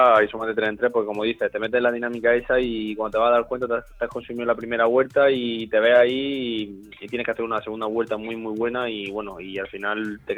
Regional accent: Region of Murcia, Spain; me gusta mucho mi tierra y estar allí en la zona y en algún equipo murciano siempre bonito

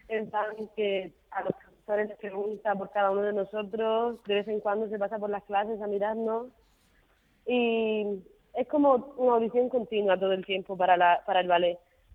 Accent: Spain; de lo que más hay, somos españoles e italianos.

